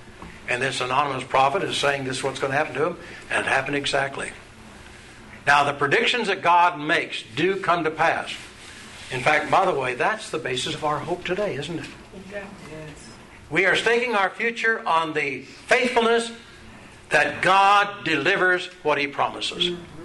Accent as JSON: {"language": "English", "region": "Nebraska", "country": "United States", "tie": "born or raised there", "said": "Well, as a child growing up in Nebraska, I never saw that as a particular custom."}